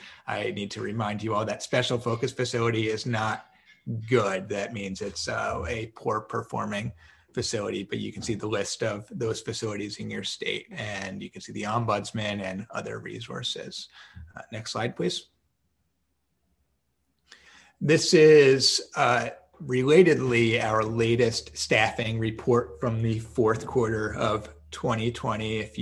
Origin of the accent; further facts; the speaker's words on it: Pennsylvania, United States; We'll go with my home state of Pennsylvania.